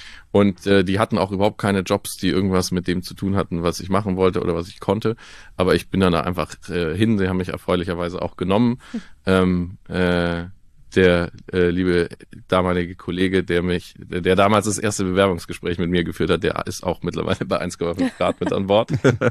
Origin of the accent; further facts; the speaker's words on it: Baden-Württemberg, Germany; Ich bin auch meine Kindheit im Schwarzwald verbracht, in the middle of nowhere.